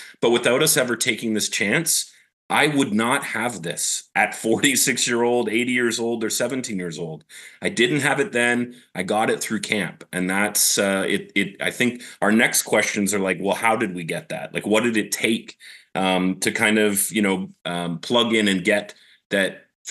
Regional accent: Canada; moved away as an adult; now in United States; I know my accent sounds more like that of, you know, the flag behind me and the U.S. and that, but I'm a J1 guy coming in from Canada. When I was 22 years old, I came to camp just like you.

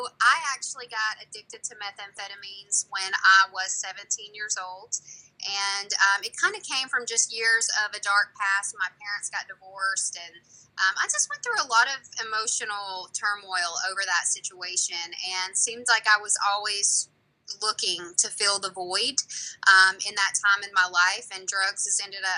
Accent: Georgia, United States; I'm from Northwest Georgia.

